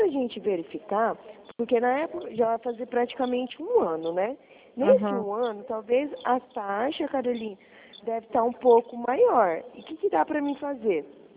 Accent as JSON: {"language": "Portuguese", "town": "Dourados", "region": "Mato Grosso do Sul", "country": "Brazil", "said": "eu sou de Dourados"}